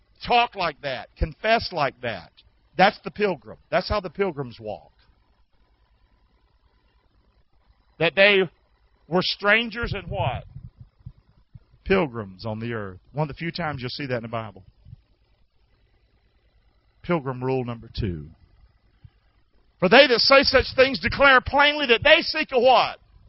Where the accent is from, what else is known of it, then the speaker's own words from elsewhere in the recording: Rockingham, North Carolina, United States; now in Englewood, United States; I'm a pilgrim, guys. I'm from Rockingham. I'm in a strange land down here in Englewood, Florida. Got sand in my shoes now. Are you kidding me? I come from the sticks.